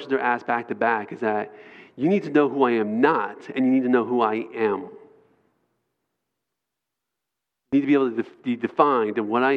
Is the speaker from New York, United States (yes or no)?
yes; New York, United States; And I'm from New York. I can be really raw.